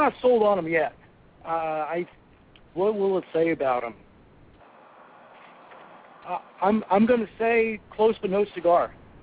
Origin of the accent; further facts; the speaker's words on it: Allentown, Pennsylvania, United States; I grew up in Allentown, Pennsylvania, just about 60 miles north of Philly.